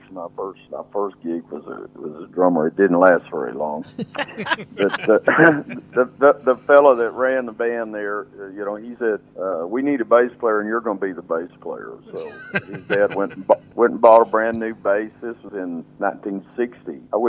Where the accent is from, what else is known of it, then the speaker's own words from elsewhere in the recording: Oklahoma, United States; Well, I was born in Okmulgee, Oklahoma, right there in the heart of the Creek Indian country, that part of the country.